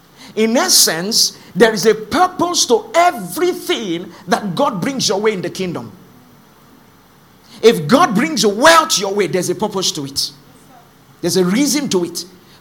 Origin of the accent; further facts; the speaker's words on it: Lagos, Nigeria; I grew up in Lagos.